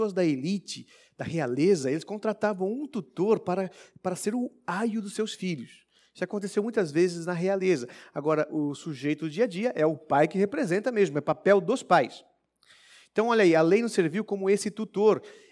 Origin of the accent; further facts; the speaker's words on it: Minas Gerais, Brazil; Como eu já mencionei, sou de Minas Gerais.